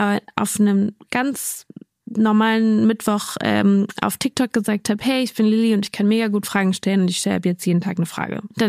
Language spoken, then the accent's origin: German; Cologne, North Rhine-Westphalia, Germany; now in Berlin, Germany; also ich wohne seit 10 Jahren fast in Berlin und ich fühle mich in Berlin schon auch total zu Hause, aber ursprünglich komme ich aus Köln und manchmal fehlt mir die rheinländische Frohnatur hier in Berlin.